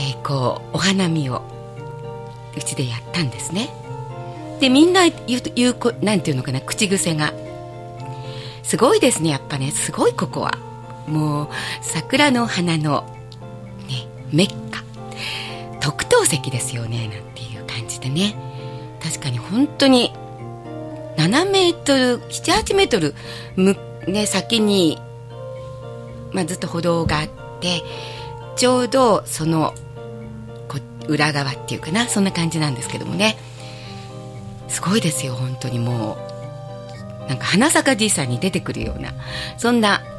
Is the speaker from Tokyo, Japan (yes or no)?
yes; Tokyo, Japan; 私の実家は都内の下町にありました。